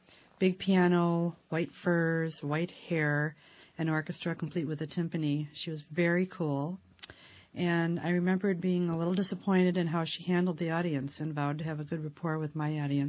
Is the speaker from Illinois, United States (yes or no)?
yes; Chicago, Illinois, United States; I grew up in Chicago, Illinois.